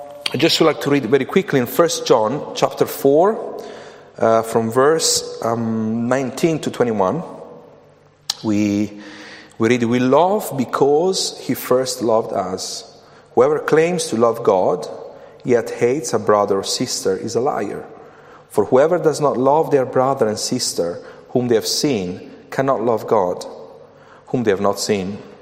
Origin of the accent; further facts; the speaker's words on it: Italy; English is a second language; now in United Kingdom; probably as you noticed from my accent, I'm not English. In fact, I'm Italian. I've been living in the UK since like non-stop in the UK since 2011.